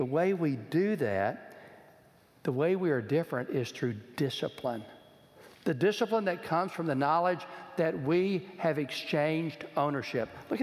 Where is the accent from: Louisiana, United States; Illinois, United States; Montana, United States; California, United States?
California, United States; Los Angeles; now in Orange County, United States; "We're from Los Angeles. We live in Orange County.